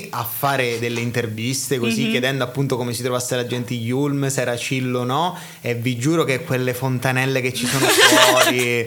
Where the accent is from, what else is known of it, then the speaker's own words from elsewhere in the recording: Syracuse, Sicily, Italy; Sono di Siracusa, quindi siciliano doc